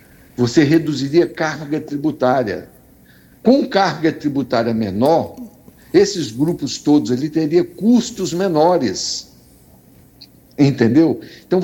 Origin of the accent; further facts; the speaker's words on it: Vila Velha, Espírito Santo, Brazil; sou aqui de Vila Velha, aqui do lado do Marista, escola famosa aqui no município de Vila Velha